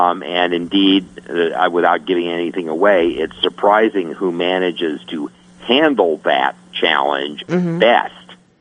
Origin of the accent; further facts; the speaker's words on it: Denver, Colorado, United States; You know, Denver's my hometown.